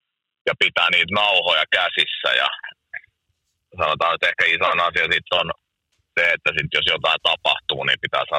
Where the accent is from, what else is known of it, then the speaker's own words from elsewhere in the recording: Helsinki, Uusimaa, Finland; kun mä oon helsinkiläinen.